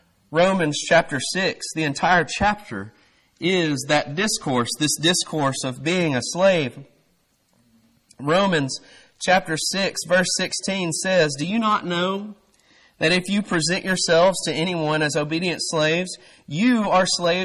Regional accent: Fayetteville, Tennessee, United States; I'm from Tennessee. I'm from southern Middle Tennessee, Fayetteville, Tennessee. We enjoy our freedoms in Fayetteville, Tennessee.

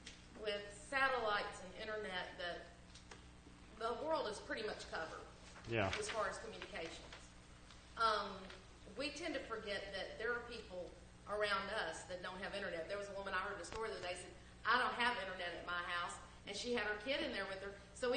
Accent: United States; As an American, I would.

